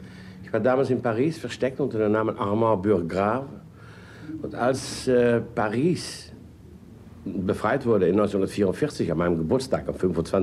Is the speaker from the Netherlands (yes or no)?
yes; Netherlands; German is a second language; um Filme zu sammeln und die dann später nach Holland, mein Heimatland, auszuführen.